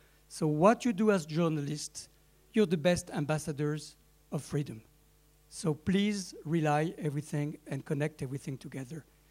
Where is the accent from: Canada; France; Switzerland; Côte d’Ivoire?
France; western France; puisque je suis moi-même de l'Ouest.